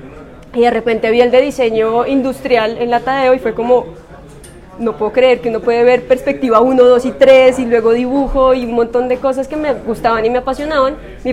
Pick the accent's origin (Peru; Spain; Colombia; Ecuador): Colombia; Bogotá; Y nací en Bogotá, okay. Sí, mis papás también nacieron en Bogotá, somos bien rolos.